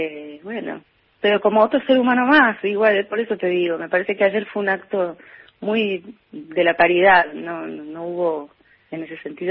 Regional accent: Salta, Argentina; porque yo vivo en Salta, ahora estoy en Buenos Aires estos días, pero vivo en Salta, soy salteña

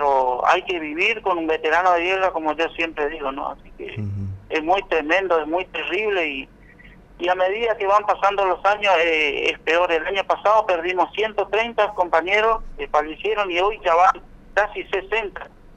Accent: Monte Caseros, Corrientes, Argentina; now in Santo Tomé, Argentina; yo estoy acá en Santo Tomé, yo no soy de acá, pero ya hace muchos años que vivo acá, así que soy de Monte Casero, pero ya tengo toda mi familia acá, así que ya soy un santotomeño más.

